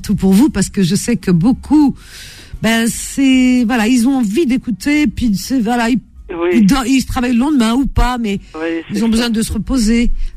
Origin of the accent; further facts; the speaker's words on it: France; On est vraiment des terriens, on est français, terriens.